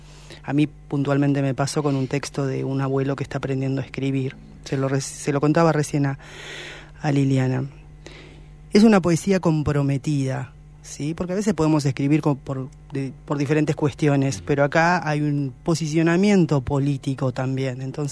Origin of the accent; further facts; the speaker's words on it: San Martín de los Andes, Neuquén, Argentina; born there; En mi caso particular, nací acá en San Martín de los Andes